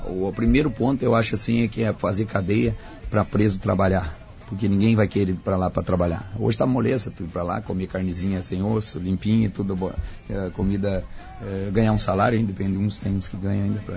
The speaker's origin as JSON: {"language": "Portuguese", "town": "Arvorezinha", "region": "Rio Grande do Sul", "country": "Brazil", "said": "minha terra lá."}